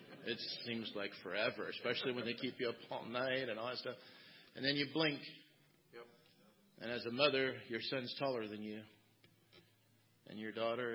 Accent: Wyoming, United States; I grew up in the Rocky Mountains of Wyoming. I spent a lot of time on horseback in the mountains

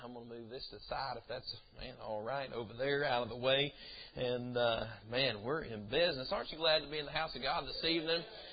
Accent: the South, United States; And I'm from the South. I'm Southern born and Southern bred. And when I die, I'll be Southern dead.

